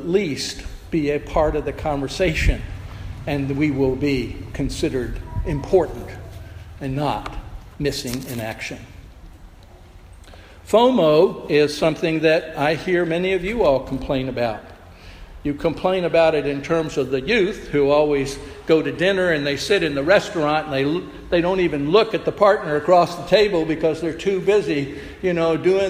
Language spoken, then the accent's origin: English; Florida, United States; When I was a youth growing up in South Florida, we always had to learn the difference between a king snake and a coral snake